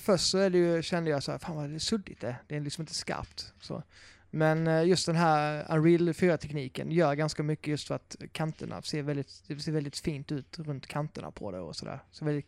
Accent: Blekinge, Sweden; jag var hemma i Blekinge här om helgen

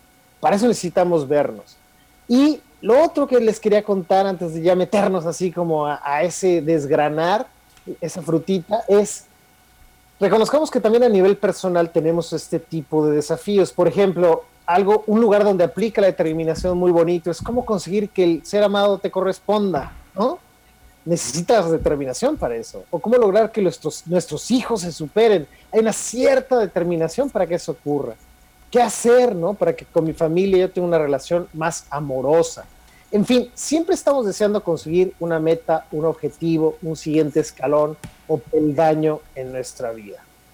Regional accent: Mexico; Nosotros como mexicanos vemos un francés, un chino, un alemán, rápidamente detectamos su cultura, pero la nuestra no la vemos.

